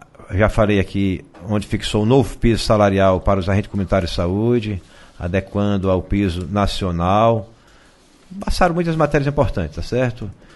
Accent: Jaguaribara, Ceará, Brazil; Já fui prefeito antes de vir aqui, na minha terra natal, Jaguaribara

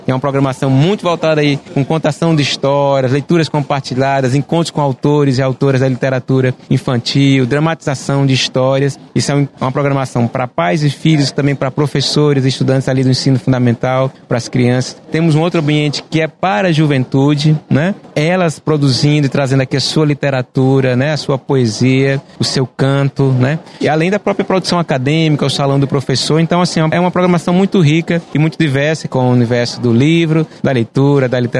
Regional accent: Fortaleza, Ceará, Brazil; a gente se encontra enquanto fortalezense nessa, né, cearense com essa obra literária

